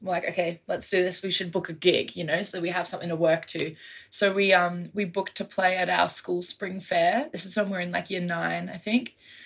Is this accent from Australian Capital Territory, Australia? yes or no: yes; Canberra, Australian Capital Territory, Australia; also born or lived in London, United Kingdom; I moved here when I was like 7 from London actually. So I'm a UK born person, but I've lived in Canberra for a lot of my life.